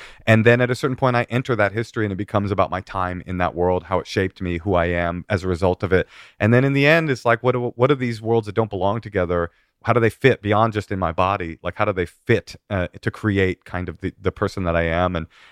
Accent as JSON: {"language": "English", "town": "San Francisco", "region": "California", "country": "United States", "tie": "born or raised there", "said": "The Chronicles, my hometown paper, the San Francisco Chronicle, good review."}